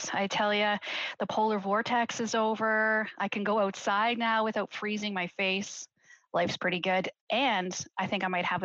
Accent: the Maritimes, Canada; I grew up in the Maritimes

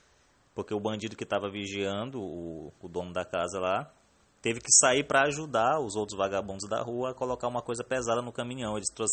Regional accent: Maranhão, Brazil; e eu como brasileiro, né, nascido e criado no Brasil, no Maranhão

